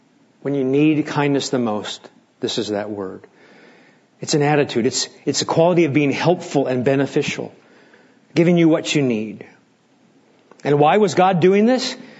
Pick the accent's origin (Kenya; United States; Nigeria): United States; Nebraska; and you probably know this slogan, but I never did, even growing up in Nebraska.